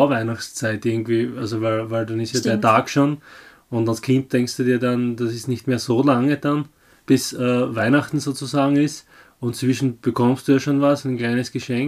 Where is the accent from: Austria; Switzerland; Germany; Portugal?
Austria; Styria; Bei uns in der Steiermark